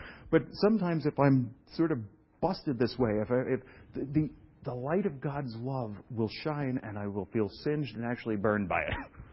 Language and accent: English; Brooklyn, New York, United States; And I'm from Brooklyn and saying that.